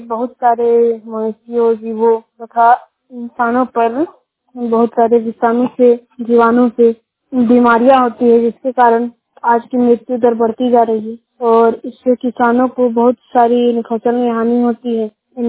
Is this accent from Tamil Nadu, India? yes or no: no; Kasmar, Jharkhand, India; मैं कसमार प्रखंड से हूँ।